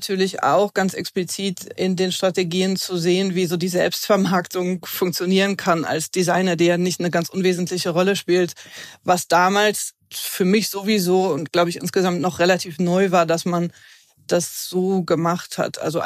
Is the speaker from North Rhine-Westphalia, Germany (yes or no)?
yes; Düsseldorf, North Rhine-Westphalia, Germany; born there; Ich bin geboren bin ich in Düsseldorf